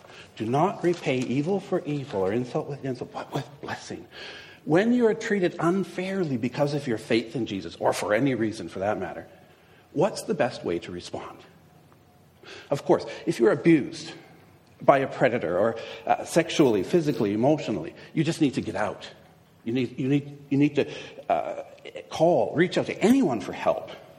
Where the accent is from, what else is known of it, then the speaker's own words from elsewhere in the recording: Timmins, Ontario, Canada; I was driving my car on an icy road in my hometown of Timmins on Christmas Eve.